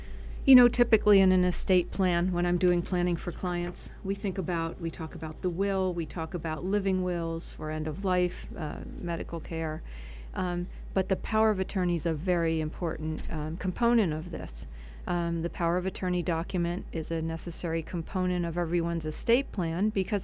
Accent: Allentown, Pennsylvania, United States; Well, I guess I would say only I'm a local product, born and raised in Allentown.

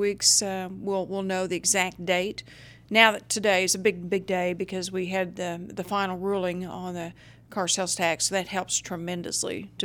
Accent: Oklahoma, United States; I am so proud of our fellow Oklahoman

